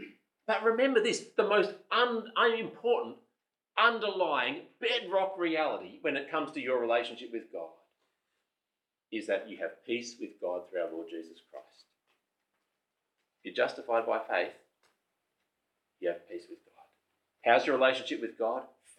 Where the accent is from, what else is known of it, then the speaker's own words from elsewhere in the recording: Sydney, New South Wales, Australia; and we grew up in Sydney and we thought it was good at the time.